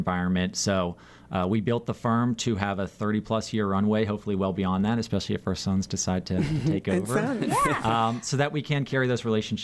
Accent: Charlotte, North Carolina, United States; And we grew up in Charlotte, so we were North Carolina born and raised.

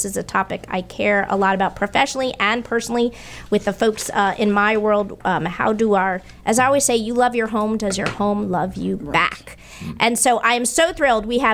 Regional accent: Boston, Massachusetts, United States; I'm from Boston.

